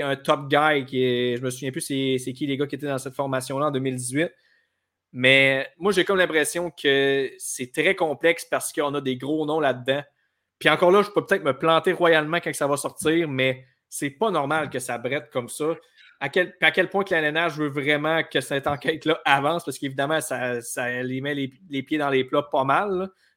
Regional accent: Saint-Joseph-de-Beauce, Quebec, Canada; je suis un Beauceron à Saint-Joseph-de-Beauce.

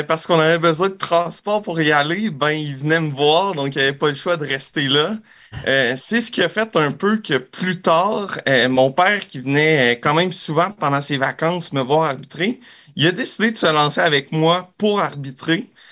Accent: Quebec, Canada; comme un peu tous les Québécois, je pense que j'ai commencé par du soccer

